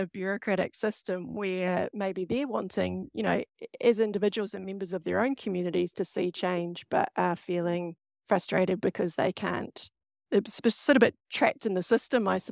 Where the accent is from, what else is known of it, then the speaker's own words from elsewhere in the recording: Pakuranga, Auckland, New Zealand; now in Lower Hutt, New Zealand; my ancestry is Irish, Scottish, Polish, yeah. Jewish, and Ngāpuhi. And I grew up in Tamaki Makaurau in the eastern suburbs in Pakuranga. And I am alongside the Manukau Harbour.